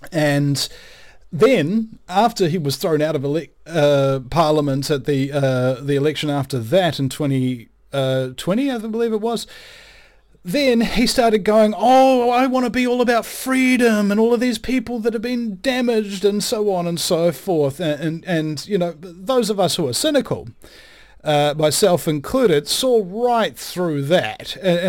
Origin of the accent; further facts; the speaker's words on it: New Zealand; And yeah, I'm the Kiwi who has the US talk radio show.